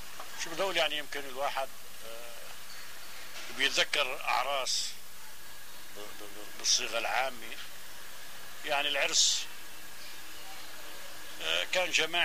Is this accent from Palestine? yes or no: yes; Palestine; moved away; وكانت البلد طبعا أنا سابح يعني بالبركي، طلعت من فلسطين متعلم السباحة بقلب البركي يعني